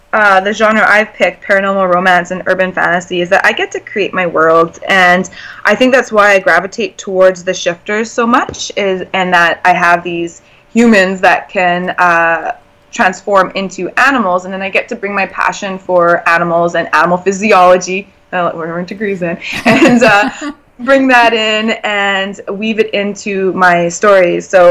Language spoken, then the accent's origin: English; British Columbia, Canada; And I think it had a lot to do with growing up on the Haida Gwaii and being surrounded by all that beautiful nature and that environment